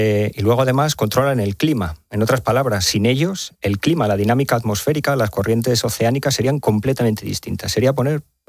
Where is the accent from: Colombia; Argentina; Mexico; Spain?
Spain; más siendo español